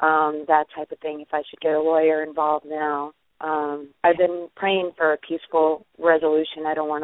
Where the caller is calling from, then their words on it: New York, United States; New York.